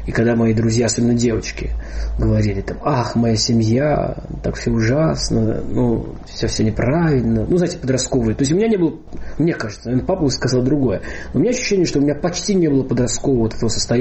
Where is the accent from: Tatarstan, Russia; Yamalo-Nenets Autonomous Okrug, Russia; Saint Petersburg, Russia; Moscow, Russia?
Moscow, Russia; also born or lived in Tuapse; Я родился в Туапсе. И в возрасте один там месяц или меньше был перевезен уже в Москву.